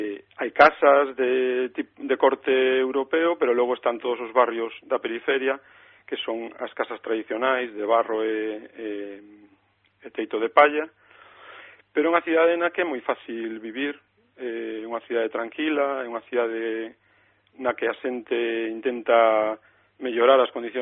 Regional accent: Vigo, Galicia, Spain; porque eu son de Teis, entón, que Teis, que Vigo

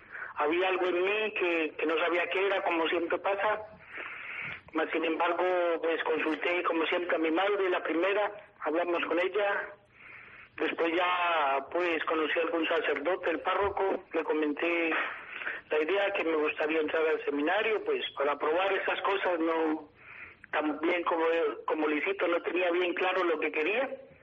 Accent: Cauca, Colombia; yo soy colombiano, nací en un departamento del Cauca, de ahí un municipio que se llama Insar.

